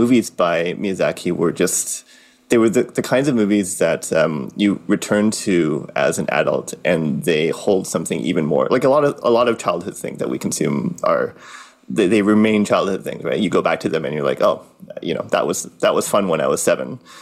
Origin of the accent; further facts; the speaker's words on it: Thornhill, Ontario, Canada; I grew up in Thornhill, and every once in a while, my family and I would take the subway trip down